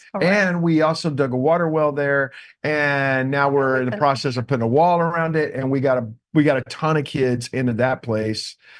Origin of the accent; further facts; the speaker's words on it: Joshua, Texas, United States; I'm a yahoo from Joshua, Texas.